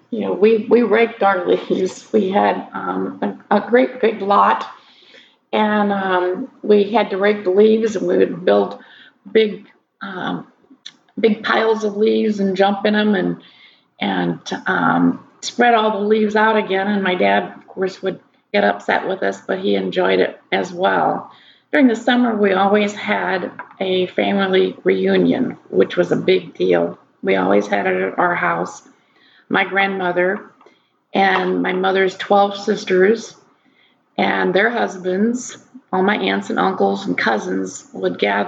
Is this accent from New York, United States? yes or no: no; Edwardsville, Illinois, United States; I was born and raised in Edwardsville and grew up here, I attended all the Edwardsville schools